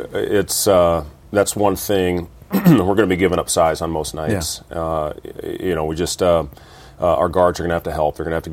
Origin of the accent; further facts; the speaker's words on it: Iowa, United States; playing 4 great years at Iowa State, where I grew up, it was, you know, what I consider my hometown